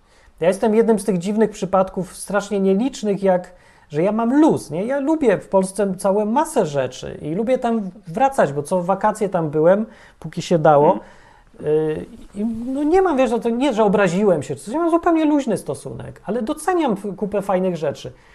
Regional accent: Kraków, Lesser Poland, Poland; Ja mieszkałem w Krakowie, urodziłem się w Krakowie, podobno. Nie wiem, tak mi mówili. Nagrań nie ma, ale zakładam, że to prawda i wychowałem się w Krakowie i to miasto jest okropne do mieszkania, śmierdzi, ciasne

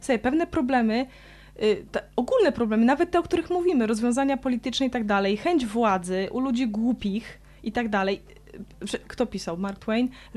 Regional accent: Lublin, Lublin Voivodeship, Poland; O, jak w Lublinie, żeby tutaj był przez wiele lat, ja jestem z Lublina, przez wiele lat

